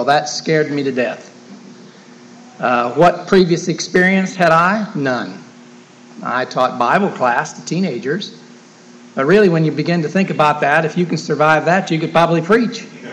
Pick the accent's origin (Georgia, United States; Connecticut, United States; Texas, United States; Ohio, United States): Ohio, United States; Grove City; also born or lived in Pennsylvania; Yes, I grew up in Grove City, right outside of Columbus, and always told everybody what a great Buckeye I was